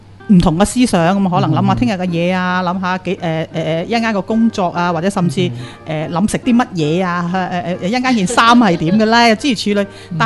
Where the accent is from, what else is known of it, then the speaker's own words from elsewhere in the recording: China; 譬如我哋中国人啊或者有时接触宗教啊成日都讲话啊极乐啊极乐咁样